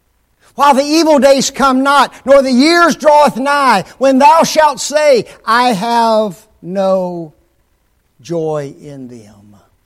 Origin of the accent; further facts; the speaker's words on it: Memphis, Tennessee, United States; I grew up 24 years in Memphis. And I've only been back there as far as living maybe for about 2 or 3 years since then.